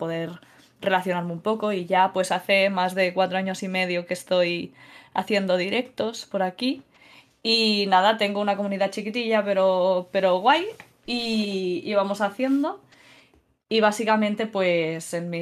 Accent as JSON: {"language": "Spanish", "town": "Barcelona", "region": "Catalonia", "country": "Spain", "said": "yo soy una chica de Barcelona que empecé a jugar a videojuegos y desde muy pequeña"}